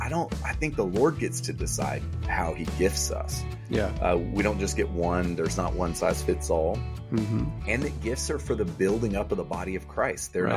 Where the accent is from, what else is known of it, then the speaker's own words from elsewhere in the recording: Atlanta, Georgia, United States; born there; I was born in Atlanta and then moved around a little as a kid, but Karen and I have spent essentially our entire married life in Atlanta.